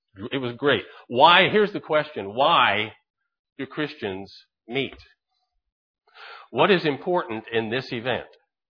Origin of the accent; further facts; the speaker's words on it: the South, United States; people, y'all. I'm from the South. Y'all coming to over there to serve and to teach.